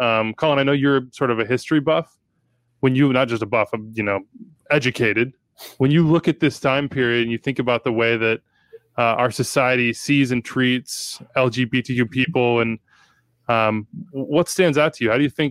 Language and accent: English; Wichita, Kansas, United States; I don't remember those sorts of conversations growing up in Wichita, Kansas in the, you know, mid 90s.